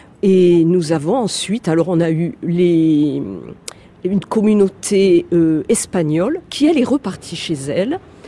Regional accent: Monaco; Je suis française. Je suis née à Monaco. J'y ai fait toutes mes études primaires, secondaires.

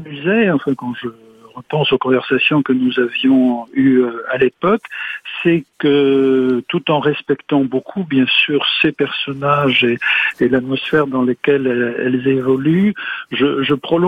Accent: Brittany, France; je suis breton

